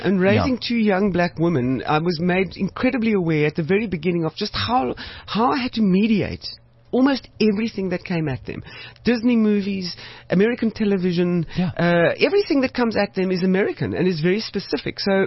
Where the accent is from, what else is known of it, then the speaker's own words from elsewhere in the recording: South Africa; No, I'm a South African. My entire being is shaped by that.